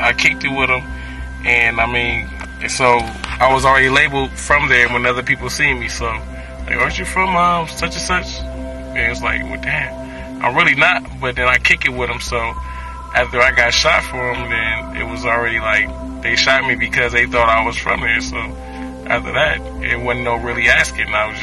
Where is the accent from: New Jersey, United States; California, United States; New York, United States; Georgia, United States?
California, United States; Compton; In the hood. I was born and raised in Compton.